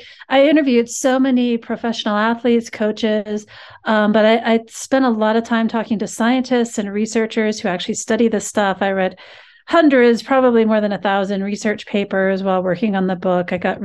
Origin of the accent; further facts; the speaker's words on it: New Mexico, United States; also born or lived in Colorado; So I'm from New Mexico originally, but then I went to University of Colorado.